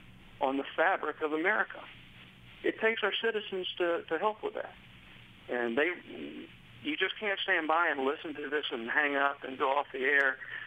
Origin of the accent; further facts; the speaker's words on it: Jacksonville, Florida, United States; we happen to have one here in my hometown in Jacksonville, and I've joined that.